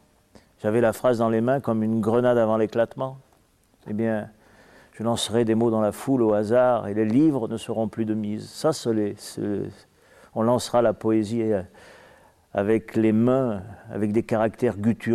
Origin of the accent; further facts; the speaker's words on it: Nice, Provence-Alpes-Côte d'Azur, France; born there; Moi, je suis né à Nice